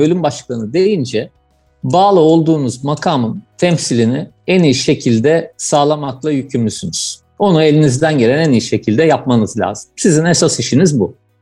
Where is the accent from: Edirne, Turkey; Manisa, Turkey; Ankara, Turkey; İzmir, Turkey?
Ankara, Turkey; Ben Ankaralıyım. 71 yılında Ankara'da doğdum. Aslında kariyerin ilk adımlarına da Ankara'da öğrencilik yıllarında başladım.